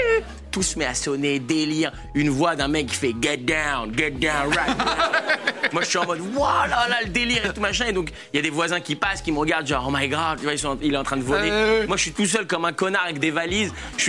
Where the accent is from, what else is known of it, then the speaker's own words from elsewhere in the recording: France; Je lui dis, je suis français, voilà, French et tout machin.